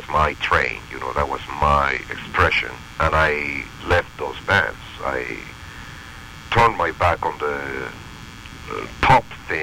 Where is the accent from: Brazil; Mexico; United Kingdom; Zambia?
Mexico; Mexico City; moved away as an adult; now in United States; I'm originally from Mexico City.